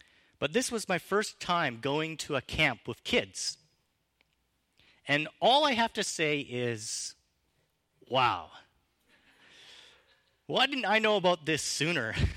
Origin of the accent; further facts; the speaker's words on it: British Columbia, Canada; You know, we're from the Okanagan, and we're sort of, that's a normal thing for us.